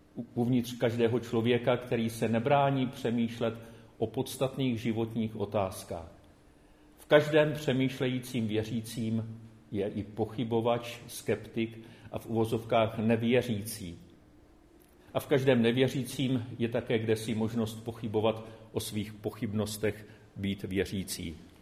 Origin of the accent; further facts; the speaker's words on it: Moravia, Czechia; accent: Moravian; Jsem Moravák, tak občas si mě tam ty moravizmy dostanou, takže se omlouvám.